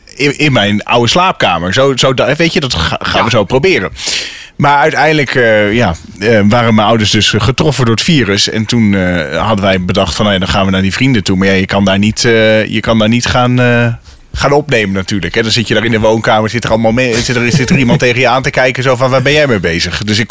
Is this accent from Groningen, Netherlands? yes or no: yes; Pekela, Groningen, Netherlands; Jongens, ik kom uit Pekela